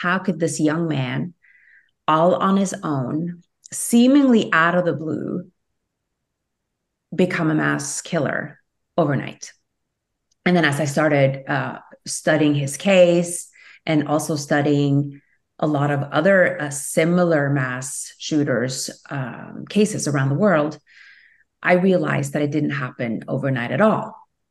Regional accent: Norway; I am Norwegian. I am originally from Norway and now I live here.

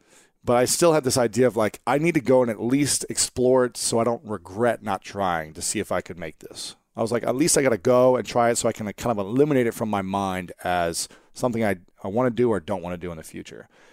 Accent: Ohio, United States; I'm here from Ohio and my goal is to make the Olympics and play with the USA national team.

